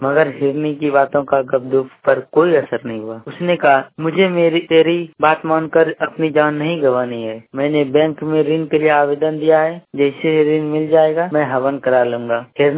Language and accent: Hindi; Bhagalpur, Bihar, India; भागलपुर से हूँ। मैं पढ़ रहा हूँ यहाँ पे।